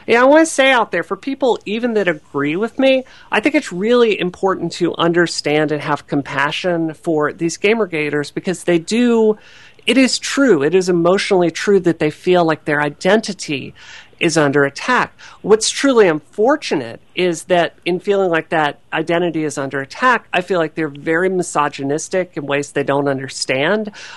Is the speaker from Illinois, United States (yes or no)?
no; Mississippi, United States; I grew up in Mississippi, which is a state that even today is really dealing with some problems with race relations